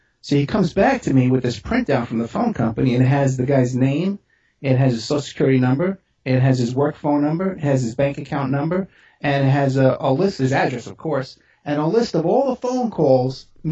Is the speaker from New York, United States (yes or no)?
yes; New York City, New York, United States; I grew up in New York, and I grew up on the East Coast in the Bronx.